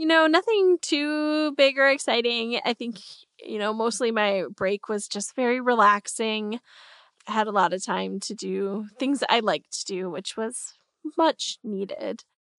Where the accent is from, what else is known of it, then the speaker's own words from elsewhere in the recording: Wisconsin, United States; now in Washington, United States; Lots of snow and I've enjoyed it. I'm from Wisconsin, so we get a lot of snow and I kind of miss that when I'm here. DC doesn't get nearly as much